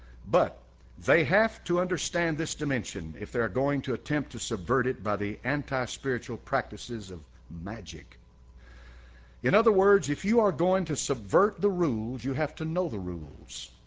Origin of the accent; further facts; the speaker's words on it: United States; When I say we, I'm speaking collectively as an American, not as a Christian.